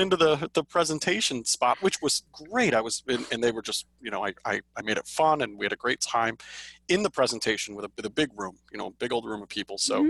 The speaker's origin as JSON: {"language": "English", "town": "Chicago", "region": "Illinois", "country": "United States", "tie": "born or raised there", "said": "But I'm born and raised in Chicago."}